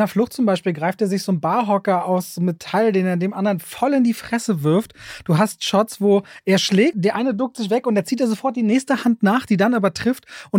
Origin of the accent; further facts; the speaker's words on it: Berlin, Germany; Als Berliner darfst du bei dem Film überhaupt nicht hingucken